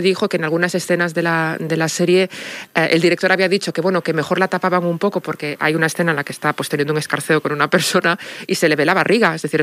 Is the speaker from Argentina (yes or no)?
no; Galicia, Spain; que es como se llamaba cuando yo jugaba de pequeña en Galicia